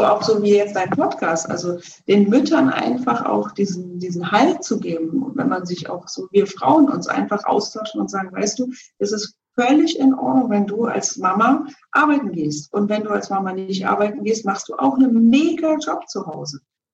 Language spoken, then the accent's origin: German; Berlin, Germany; ich bin ja selber in Ost-Berlin groß geworden